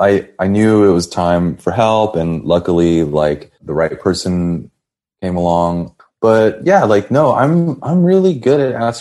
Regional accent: San Jose, California, United States; growing up in San Jose, there was like kind of this like you know, like these like, you know, punk 80s dudes that like skaters that I would like run into and stuff

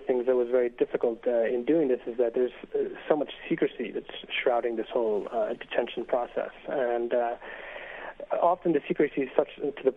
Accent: United States; especially given that I'm an American

